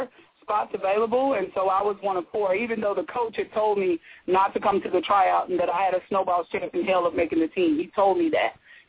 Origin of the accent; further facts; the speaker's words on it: Port Gibson, Mississippi, United States; I attended the local high school in my hometown of Port Gibson, Mississippi. It's Port Gibson High School.